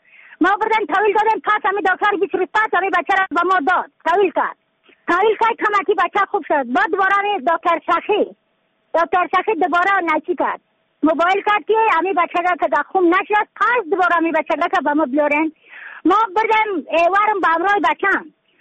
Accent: Badakhshan, Afghanistan; از بدخشان هستم، مرکز بدخشان ولسوالی اتکل پایان.

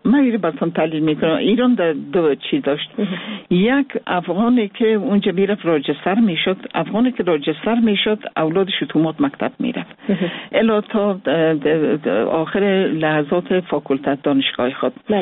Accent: Mazar-i-Sharif, Balkh, Afghanistan; born there; مزار شریف چون زادگاه من از زادگاه شخصی خود من

